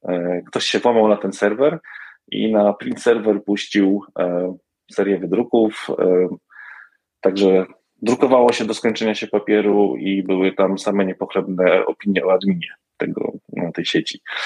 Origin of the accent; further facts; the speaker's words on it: Pomeranian Voivodeship, Poland; zdawałem tę maturę w Zespole Szkół Łączności w Gdańsku. Także pochodzę z Trójmiasta.